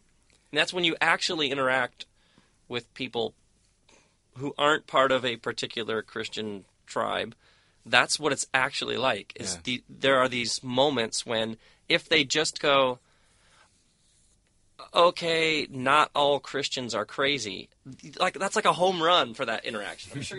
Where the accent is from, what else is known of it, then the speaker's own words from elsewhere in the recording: Midwest, United States; growing up in the Midwest, I grew up in one of the towns where they were made